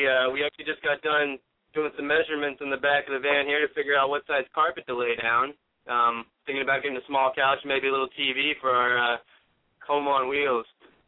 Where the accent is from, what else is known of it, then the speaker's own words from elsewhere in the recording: Indianapolis, Indiana, United States; I am from Indianapolis originally, grew up around racing, absolutely love it and absolutely miss it.